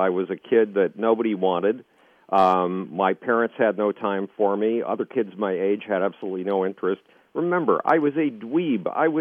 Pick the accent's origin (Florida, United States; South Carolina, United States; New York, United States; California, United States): New York, United States; Buffalo; there I am very much alone in my hometown of Buffalo, New York, and it's Saturday afternoon